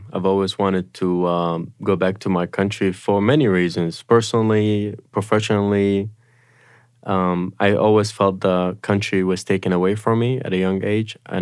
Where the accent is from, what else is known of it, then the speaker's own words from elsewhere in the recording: Iraq; we grew up together in Iraq.